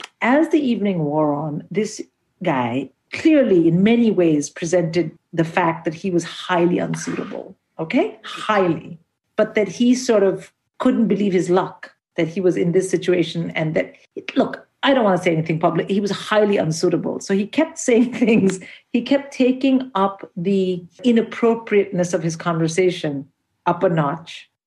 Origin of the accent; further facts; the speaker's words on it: India; Which was a huge thing as an Indian woman to pull out a cigarette in the middle of an arranged marriage scenario.